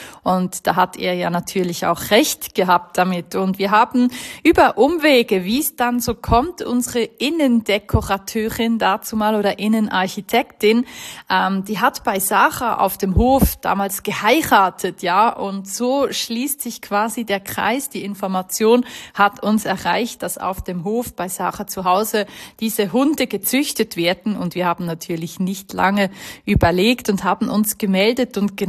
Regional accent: Bern, Switzerland; bin ich zurück nach Bern in mein altes Kinderzimmer, da wo ich aufgewachsen bin.

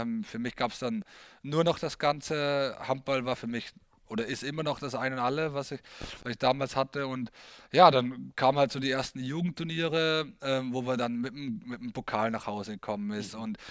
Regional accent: Hard, Vorarlberg, Austria; now in Balingen, Germany; Ja, also Vorarlberg, wo ich ja komme, ist ja nicht so groß. Da gab es eben A1 Bregenz und Alpla HC Hart und ich bin gebürtiger Harder

